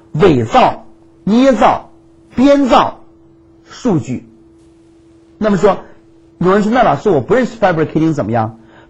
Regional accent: China; 外国人他写作的时候一般要换词，跟我们中国人不一样。我们中国人是从开头到结尾都是一样的词

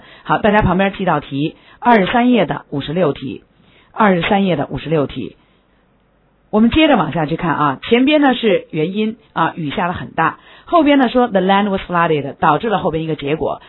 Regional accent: China; 大家都知道我们中国人啊是非常聪明的，

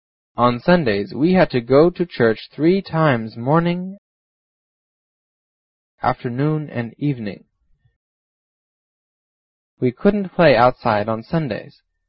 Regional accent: Russia; English is a second language; moved away as an adult; now in Washington, United States; I'm from Russia. I came here with my wife and children last year.

